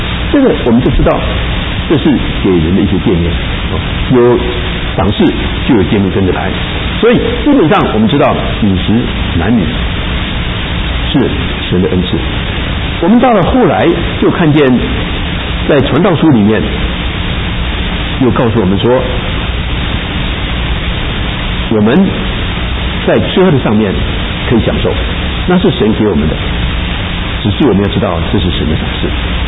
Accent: China; 对我们中国人太不公平了嘛

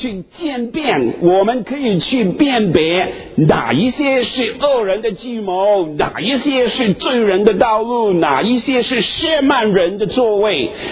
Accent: Guangdong, China; 我们广东人说蒙查查的

